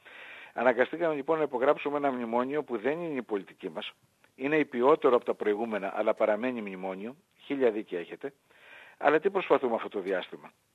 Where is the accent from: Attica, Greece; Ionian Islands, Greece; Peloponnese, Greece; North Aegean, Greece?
Attica, Greece; Piraeus; Κυρίως Πειραιώτης είμαι, για να είμαι ειλικρινής ξανά. Οι παππούδες μου ήρθαν στον Πειραιά πριν από το Δεύτερο Παγκόσμιο Πόλεμο. Στην αρχή στην Κοκκινιά, μετά στο Κερατσίνι. Εγώ μεγάλωσα στο Πασαλιμάνι.